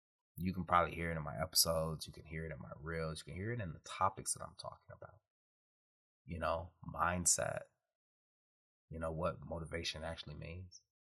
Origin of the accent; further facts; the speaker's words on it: Detroit, Michigan, United States; 18-year-old me joining the Marine Corps, born and raised in Detroit, Michigan.